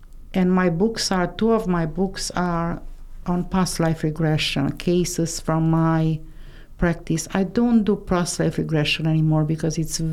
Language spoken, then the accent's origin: English; Inglewood, California, United States; And I said, look, I am from Inglewood. What about you?